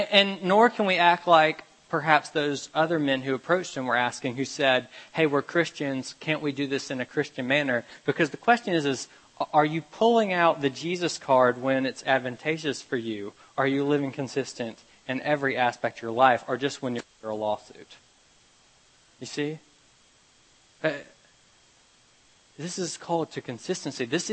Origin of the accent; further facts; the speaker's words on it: Memphis, Tennessee, United States; There was in my hometown, not really town, city, Memphis, Tennessee, growing up, there was a situation that came up.